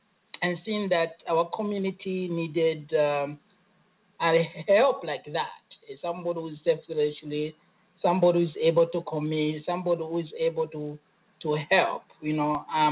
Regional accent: Zambia; moved away as an adult; now in United States; So those who doesn't know me, I came from Zambia.

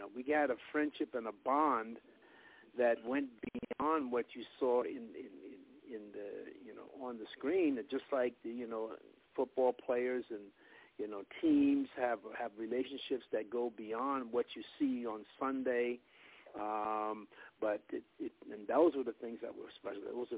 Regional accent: New York, United States; it was a great training ground for me just growing up in New York in terms of character research and whatnot.

